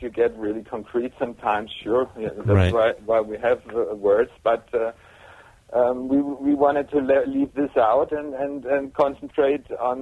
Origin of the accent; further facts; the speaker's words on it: Stuttgart, Baden-Württemberg, Germany; born there; English is a second language; It's near Stuttgart. I'm living. I was born in Stuttgart, But I spend a lot of times in other countries and. But since a few years, I'm back in the area there. It's like 50 miles out of Stuttgart in the countryside.